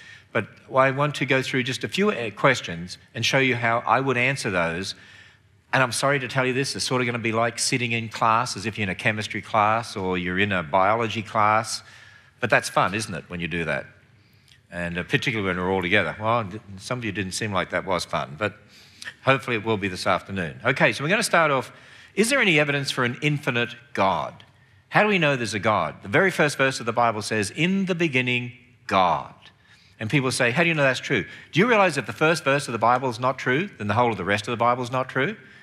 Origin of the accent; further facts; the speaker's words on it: Australia; accent: southern; I have a southern accent. Very deep southern. I come from Australia originally.